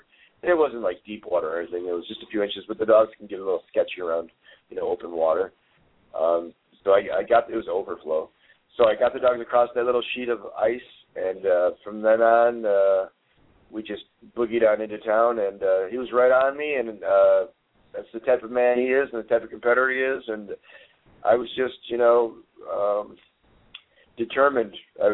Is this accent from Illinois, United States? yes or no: yes; Chicago, Illinois, United States; also born or lived in Chattanooga, United States; And I was born in Chattanooga, even though I grew up in Chicago, but I consider myself a little bit of a Southern boy.